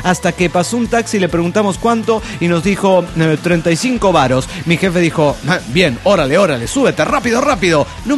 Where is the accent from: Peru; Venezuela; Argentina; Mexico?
Mexico; León, Guanajuato; yo soy de León, Guanajuato, y para mí no hace falta aclarar que soy de León, Guanajuato.